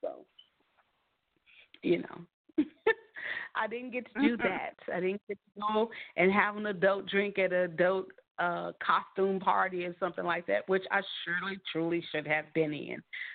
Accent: Chicago, Illinois, United States; the open sled rides that I used to have back in Chicago in my hometown, where we would go up to the lakefront

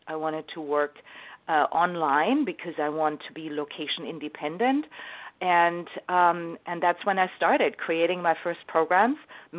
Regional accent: Germany; also born or lived in United States / Australia; So I grew up in Germany, and then I had the first opportunity that took me to work in the States when I was in my early 20s. And then I went back to Germany, and then I had another opportunity that took me to Australia to work there

